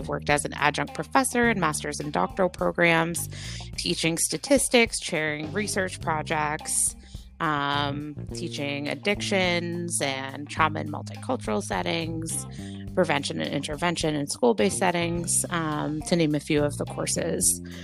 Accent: Maine, United States; moved away as an adult; So like I was mentioning, I'm originally from Maine and was there for my first 18 years and then went to undergrad in Virginia.

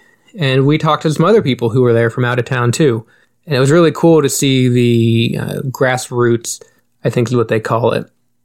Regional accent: Knoxville, Iowa, United States; We're from Knoxville, what can I say? We have a racetrack.

